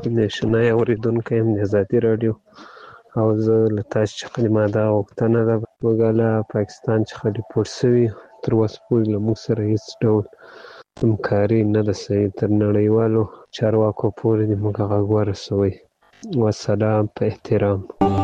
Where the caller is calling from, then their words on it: Ghazni, Afghanistan; زه د غزنی دی ولایت د یک دی ولسوالی څخه تاسو ته پیغام پرېږدم.